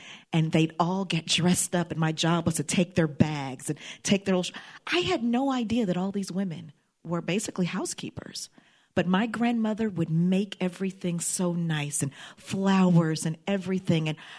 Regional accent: Mississippi, United States; yes, I'm from Mississippi, and I know New Yorkers probably have a lot of ideas about Mississippi, but I never missed a meal.

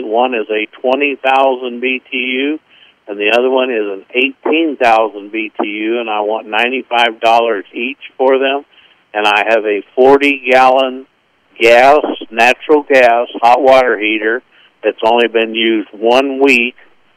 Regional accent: Litchfield, United States; Yes, I'm from Litchfield.

